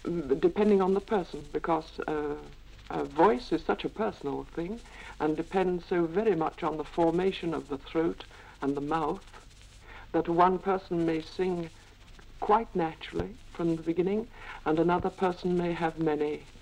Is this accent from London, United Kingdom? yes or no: no; North West England, United Kingdom; accent: Lancashire; My Lancashire accent protruding, I know.